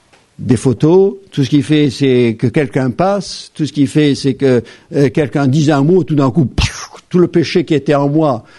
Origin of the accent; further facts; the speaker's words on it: Algeria; Je vous apprends rien pour dire que j'ai grandi en Algérie, hein.